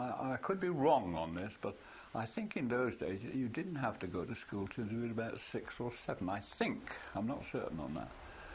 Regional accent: Liverpool, North West England, United Kingdom; born there; I was born in Fethacaly, which is a suburb of Liverpool.

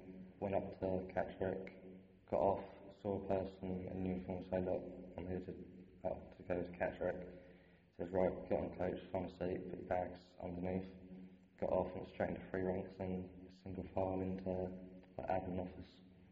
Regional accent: Great Yarmouth, East of England, United Kingdom; born there; I was born in Gulston, Great Yarmouth, on New Year's Day.

